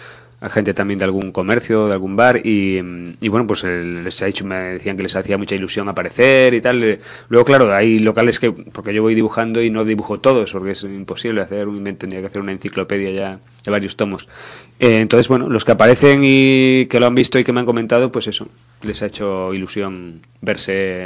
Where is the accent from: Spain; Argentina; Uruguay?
Spain; A Coruña, Galicia; no viví aquella época aquí, ya que soy de Coruña